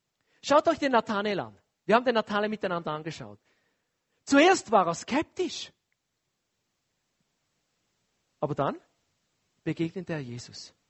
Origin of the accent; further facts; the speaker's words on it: Switzerland; Und dann noch als Schweizer, wir haben ja eh alles.